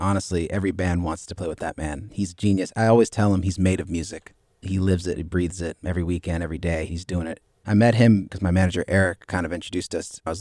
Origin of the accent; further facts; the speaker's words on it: Monrovia, Montserrado, Liberia; born there; I was born in Monrovia.